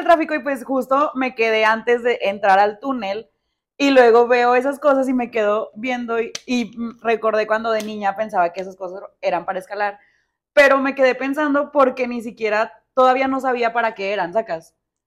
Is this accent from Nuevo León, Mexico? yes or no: yes; Monterrey, Nuevo León, Mexico; somos de Monterrey, estamos en Monterrey